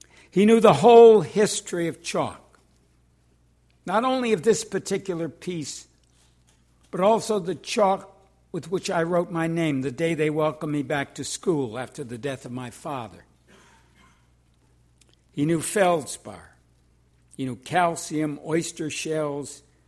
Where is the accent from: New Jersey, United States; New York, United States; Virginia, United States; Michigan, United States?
Michigan, United States; Detroit; I come from Detroit, which means, you know, you can't screw it up no matter where you go.